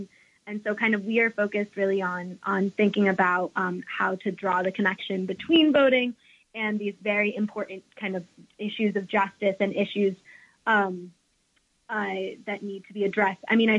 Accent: Woodstock, New York, United States; now in Brooklyn, United States; And I'm currently located in Brooklyn, but I am originally from Woodstock, New York.

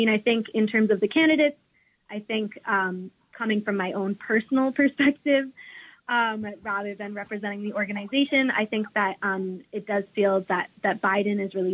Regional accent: Woodstock, New York, United States; now in Brooklyn, United States; And I'm currently located in Brooklyn, but I am originally from Woodstock, New York.

